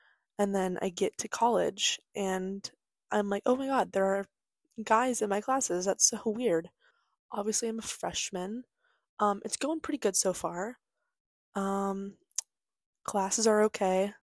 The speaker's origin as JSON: {"language": "English", "town": "Phoenix", "region": "Arizona", "country": "United States", "said": "I'm 19 years old. I am from Arizona, Phoenix, Arizona, and I go to Lindenwood University."}